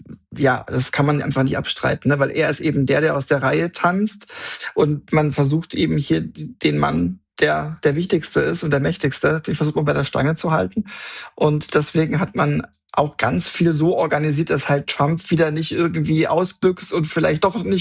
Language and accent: German; Texas, United States; Also witzig, jetzt bist du quasi in meiner Heimat und ich in deiner fast.